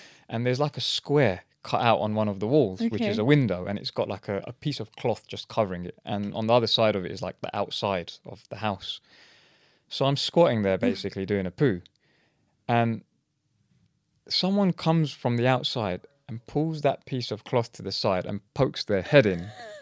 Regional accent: United Kingdom; when we go to India, they see us as British people. They don't see us as Indians. And when we're here, they don't see us as British people. They see us as Indians.

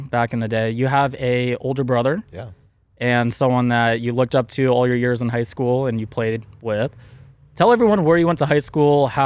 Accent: West Coast, United States; I'm from the West Coast. Our schools, I mean, we were a top baseball school where I came from, a top water polo.

